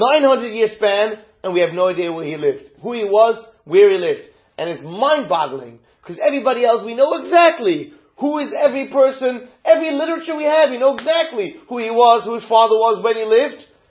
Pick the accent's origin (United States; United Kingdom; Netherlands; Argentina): Netherlands; Amsterdam, North Holland; I grew up in Amsterdam.